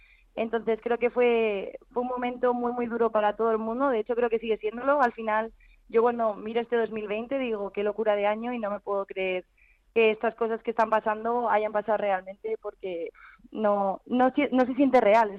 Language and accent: Spanish; Madrid, Community of Madrid, Spain; yo siendo madrileña